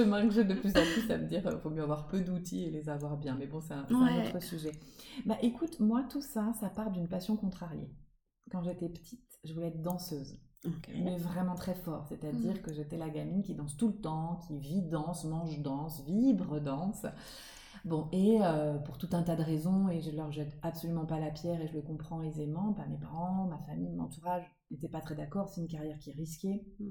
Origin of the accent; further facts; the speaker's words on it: Nancy, Grand Est, France; moved away as an adult; je viens de Nancy, moi, donc j'étais en province, et puis je suis partie ensuite à la Sorbonne, donc je suis arrivée à Paris.